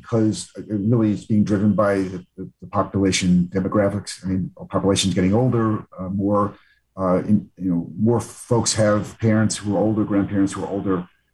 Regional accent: Queens, New York, United States; So I grew up in Queens, New York.

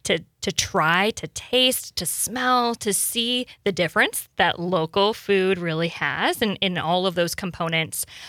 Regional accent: Michigan, United States; I grew up in the Upper Peninsula. My dad tapped maple trees

